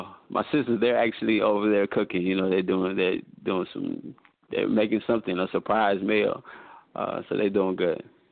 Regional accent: DR Congo; now in DeKalb County, United States; I'm originally from Congo, but, you know, I live in DeKalb County.

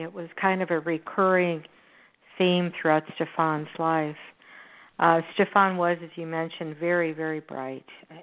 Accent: Houston, Texas, United States; Well, you know, I covered Texas quite a bit, and this is in my hometown. It's in Houston.

